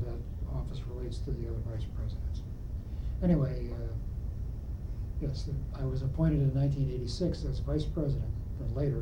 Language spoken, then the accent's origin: English; Chicago, Illinois, United States; I was born in Chicago. I think it was called St. Mary's Hospital on the near west side of Chicago, on Lake Street, I believe it was. My family moved to the northwest side of Chicago. I grew up on the northwest side in the city.